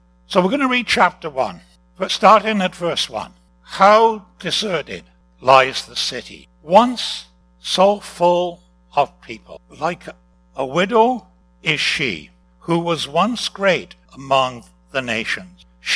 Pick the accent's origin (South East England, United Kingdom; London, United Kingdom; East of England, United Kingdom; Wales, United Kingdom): Wales, United Kingdom; Newport; when I grew up in Newport, we had one famous son.